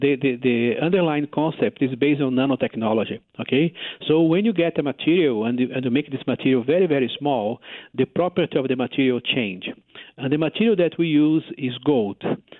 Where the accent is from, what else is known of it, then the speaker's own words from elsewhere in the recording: Brazil; English is a second language; because I'm from Brazil, I'm very familiar with these kinds of mosquito-borne outbreaks that we have in Brazil every year.